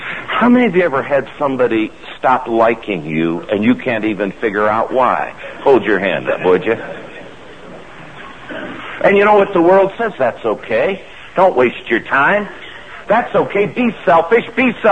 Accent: Alabama, United States; born there; I was born in Alabama, and that's a good Alabama term.

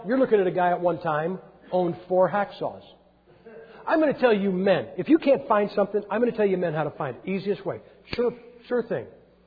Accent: Massillon, Ohio, United States; I'm from Massillon, Ohio.

